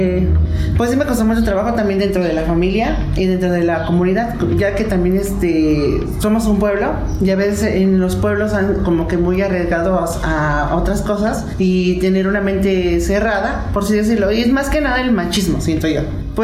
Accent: Ocotlán de Morelos, Oaxaca, Mexico; soy originaria de Ocotlán de Morelos, me dedico al barro policromado.

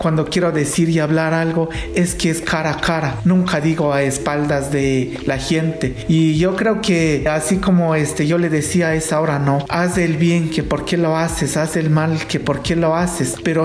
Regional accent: San Baltasar Chichicapan, Oaxaca, Mexico; Y allí yo nací, crecí acá. He salido a veces a trabajar en otros lugares, pero más estoy acá en mi pueblo.

